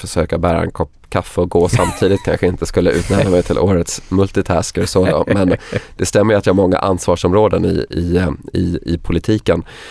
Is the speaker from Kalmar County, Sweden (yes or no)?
yes; Kalmar, Kalmar County, Sweden; now in Solna, Sweden; Jag kommer från Kalmar, Kalmar slott till exempel. Jag bor i Solna, Hagaparken.